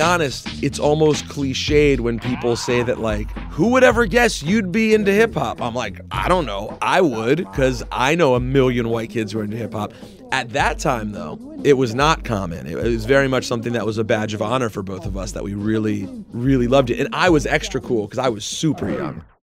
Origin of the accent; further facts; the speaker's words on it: Chevy Chase, Maryland, United States; I grew up in Chevy Chase, Maryland.